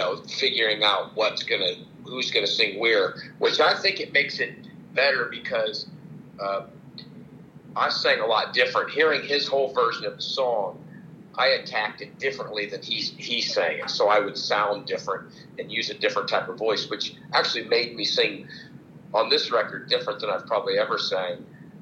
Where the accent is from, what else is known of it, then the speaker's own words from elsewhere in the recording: Ohio, United States; because I'm from Ohio, so I'm only going to be driving a couple hours home.